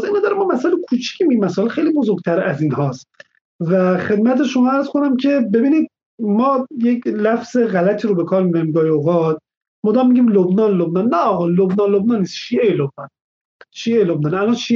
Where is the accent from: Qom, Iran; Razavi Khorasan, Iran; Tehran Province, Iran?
Razavi Khorasan, Iran; Mashhad; من مشهدی هستم